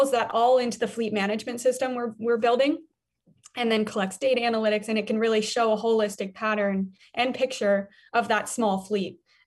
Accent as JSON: {"language": "English", "town": "Denver", "region": "Colorado", "country": "United States", "tie": "born or raised there", "said": "I grew up in Denver, Colorado, so I was always on a bike."}